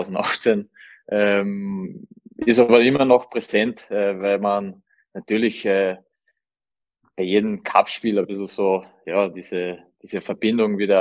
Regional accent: Carinthia, Austria; das Finale war für mich natürlich als Kärntner

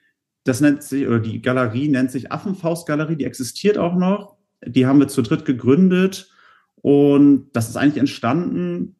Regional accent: Bremervörde, Lower Saxony, Germany; Ich komme aus Bremervörde, bin ich aufgewachsen, eigentlich aus Bremen. Meine Eltern müssen scheiden lassen. Dann sind wir nach Bremervörde gezogen. Das ist alles so zwischen Bremen und Niedersachsen.

